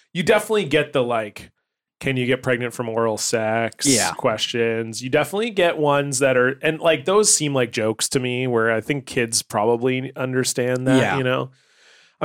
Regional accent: Ontario, Canada; moved away; So when I moved here from Ontario

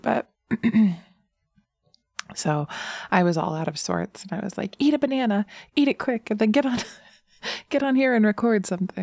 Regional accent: the South, United States; As some of you know, I come from the South, and so my family always at bedtime would be like, let's have a snack.

